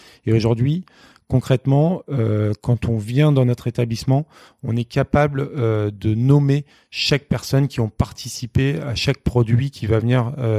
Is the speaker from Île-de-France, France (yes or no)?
no; Vendôme, Centre-Val de Loire, France; born there; moi je suis originaire en fait du Loir-et-Cher puisque je suis né à Vendôme, dans le nord du département, et je suis d'une famille agricole, donc avec une ferme familiale depuis 5 générations.